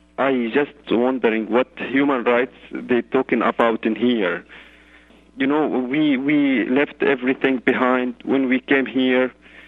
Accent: Yarmouk, Damascus Governorate, Syria; now in Canada; I'm Palestinian from Yarmouk. I'm Palestinian. I came to Canada like 3 years.

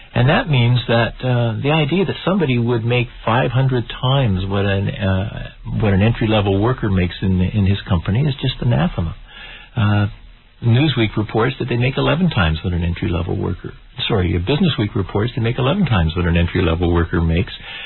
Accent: Toronto, Ontario, Canada; I was born in Toronto and grew up there.

